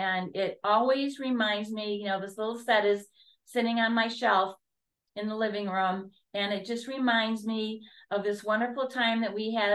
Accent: Ohio, United States; The story behind this is that I grew up in Ohio. I was the fifth of six children.

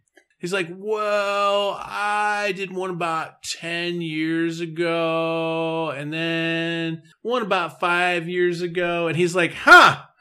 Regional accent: Illinois, United States; am from somewhere else in Illinois.

